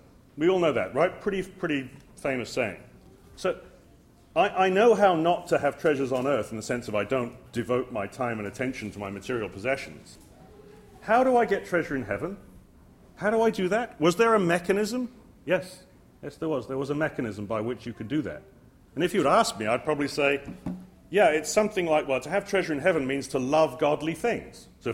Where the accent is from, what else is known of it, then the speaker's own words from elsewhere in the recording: England, United Kingdom; I grew up in England, in a society very similar to this one, I guess, the Christadelphian Society in England